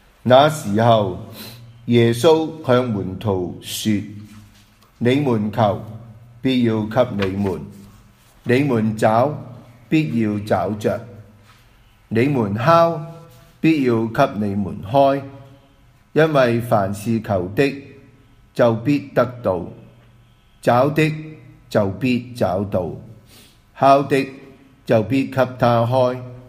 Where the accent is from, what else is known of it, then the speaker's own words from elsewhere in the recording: China; 这一份的好像我们中国人都有这些说话呢，推己及人